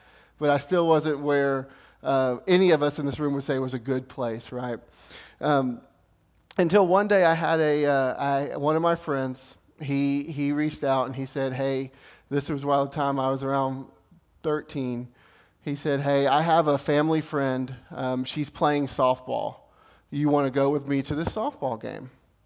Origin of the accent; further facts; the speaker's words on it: Houston, Texas, United States; born there; I was born in Houston, off of Shepherd and Little York area.